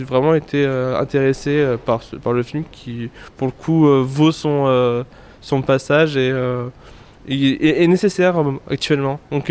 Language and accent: French; France; ça a le mérite de raconter quelque chose qui n'est pas forcément connu chez nous en France.